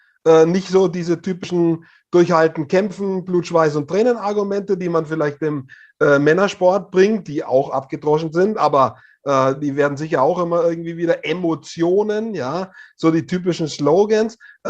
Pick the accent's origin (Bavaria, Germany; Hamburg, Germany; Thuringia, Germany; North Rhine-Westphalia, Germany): Bavaria, Germany; Hof; Es gab im Herbst in Hof, meiner Heimatstadt, das traditionelle Stabhochsprung-Meeting